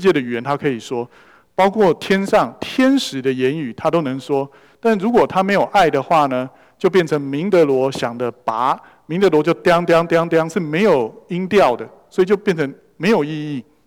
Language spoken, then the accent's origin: Chinese; Taiwan; 我也是从台湾来的